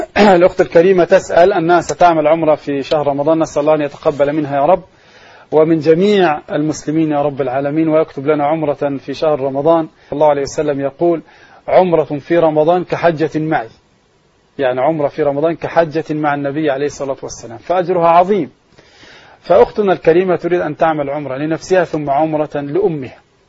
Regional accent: Egypt

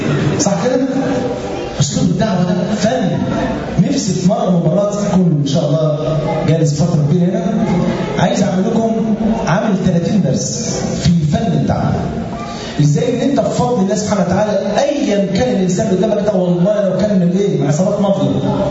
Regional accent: Egypt; كان في زمان عندنا في مصر أيام الثمانينات وأوائل التسعينات

